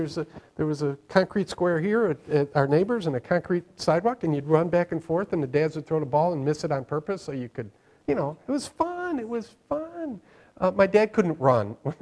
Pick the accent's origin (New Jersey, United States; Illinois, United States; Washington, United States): Illinois, United States; Chicago; when growing up in Chicago, when you're a friend, you are a friend forever.